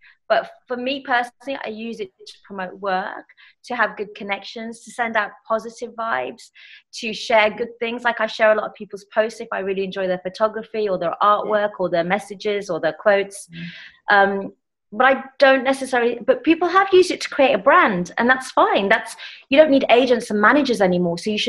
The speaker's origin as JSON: {"language": "English", "country": "United Kingdom", "said": "we're both British"}